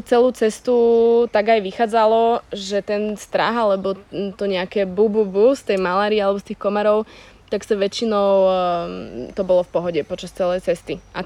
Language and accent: Slovak; Bratislava, Bratislava Region, Slovakia; vlastne som z Bratislavy a teraz som sa ocitla tu na, kde mám na okolí veľmi krásne miesta